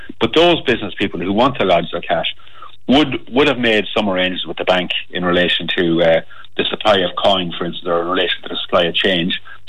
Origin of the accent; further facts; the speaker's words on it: Granard, County Longford, Ireland; my hometown is Granard in Longford, and I asked the postmaster there